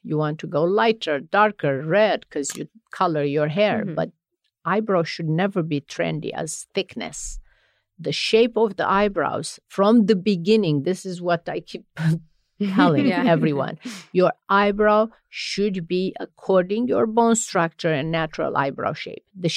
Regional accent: Romania; So growing up in Romania

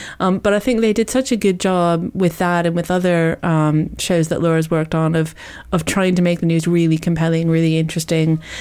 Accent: United States; originally I'm American, and in America, the balance is quite different in terms of how the media operates.

